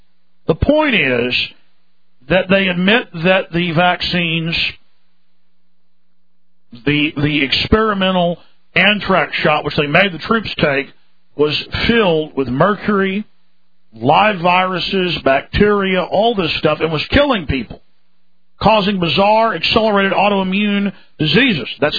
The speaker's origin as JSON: {"language": "English", "town": "Dallas", "region": "Texas", "country": "United States", "tie": "born or raised there", "said": "Well, I grew up in Dallas where you're at, and it's really bad."}